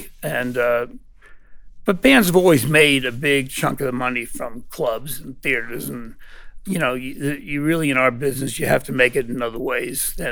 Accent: Brooklyn, New York, United States; It was called Ebbets Field because I grew up in Brooklyn, right near the baseball park.

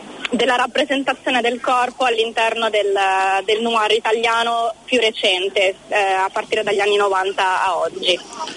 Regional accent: Milan, Lombardy, Italy; now in New Zealand; Sono di Milano.

